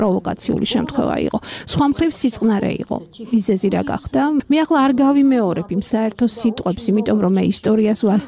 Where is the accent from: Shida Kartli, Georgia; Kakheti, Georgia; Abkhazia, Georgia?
Abkhazia, Georgia; Sukhumi; მკითხა საინახართო, როცა ვუთხარი სოხუმიდან მეთქი, ამაშინ გასაგებიაო და რაგნებავთო.